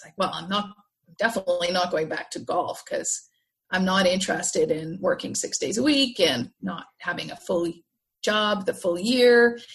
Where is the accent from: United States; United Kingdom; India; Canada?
United Kingdom; Scotland; so I am originally a Scot. My mom is Canadian and my dad is Scottish. And like a true Scot, I was raised around a golf course.